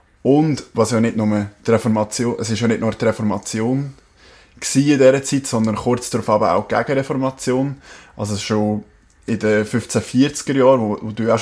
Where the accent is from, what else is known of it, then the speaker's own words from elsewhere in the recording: Erlinsbach, Switzerland; Gerade ich bin in Ernestbach aufgewachsen